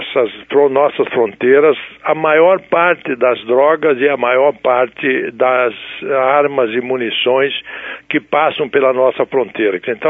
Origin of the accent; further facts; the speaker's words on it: Paraná, Brazil; also born or lived in Rio Grande do Sul; Vim para o Paraná ainda criança para fazer, na época, então, o ginásio científico e fiquei aqui no estado